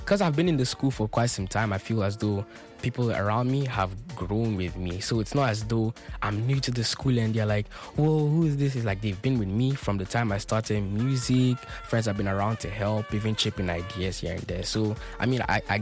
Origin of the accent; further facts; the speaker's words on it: Accra, Greater Accra, Ghana; I come from Accra, Ghana. I'm 16 years old.